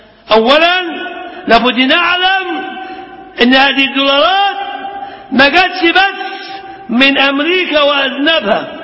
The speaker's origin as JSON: {"language": "Arabic", "country": "Egypt", "said": "هل جيت من مصر لغايه ليبيا؟ قلت لهم ده قليل من كثير، انا جاي باسم شعب مصر."}